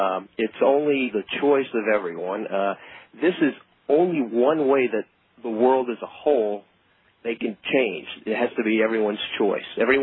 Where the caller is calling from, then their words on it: Atlanta, Georgia, United States; This is what I wrote. I'm calling from Atlanta.